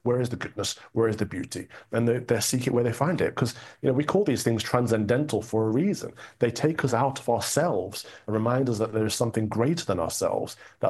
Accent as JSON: {"language": "English", "country": "United Kingdom", "said": "particularly in America and in my home country, Great Britain, where we have the Church of England, which has been the predominant Christian denomination for the last 500 years."}